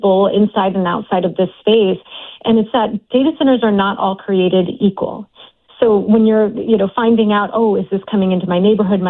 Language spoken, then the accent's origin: English; St. Louis, Missouri, United States; now in Washington, United States; I'm originally from St. Louis. My family lives there.